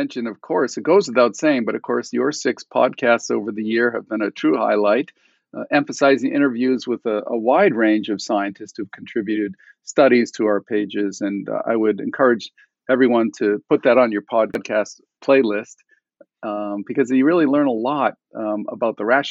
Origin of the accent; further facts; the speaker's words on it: Boston, Massachusetts, United States; the American Society for Nutrition will be meeting in person in my hometown of Boston, July 23rd, 24th, 25th, 2023.